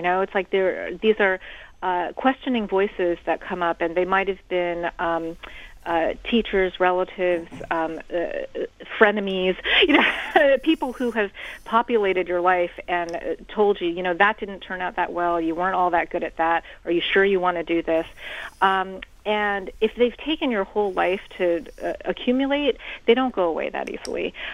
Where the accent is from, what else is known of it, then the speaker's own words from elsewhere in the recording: United States; I'm Chinese American. I'm very good at reading. I'm not very good at athletic things.